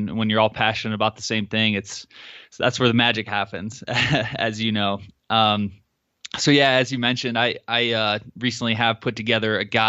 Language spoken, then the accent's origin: English; Michigan, United States; Yeah, I'm actually from Michigan, grew up there.